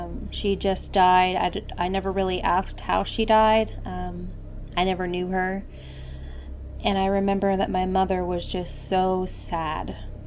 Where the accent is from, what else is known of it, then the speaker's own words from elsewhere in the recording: Dallas, Texas, United States; I am from Dallas, Texas.